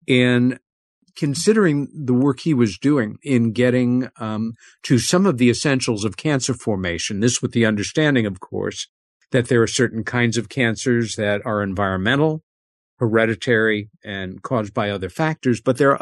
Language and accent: English; New York City, New York, United States; born there; a then very quiet district of the borough where I was born in New York City.